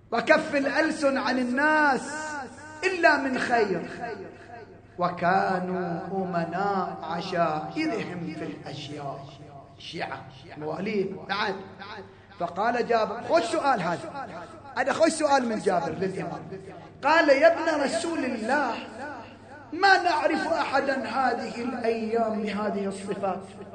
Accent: Qatif, Eastern Province, Saudi Arabia; حتى عندنا في القطيف أكو خيمات تنصب

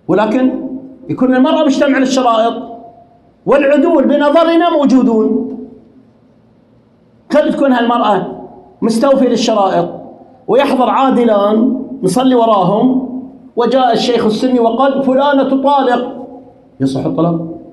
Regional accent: Al-Ahsa, Eastern Province, Saudi Arabia; بعض علمائهم في منطقتنا في الأحساء تفهم

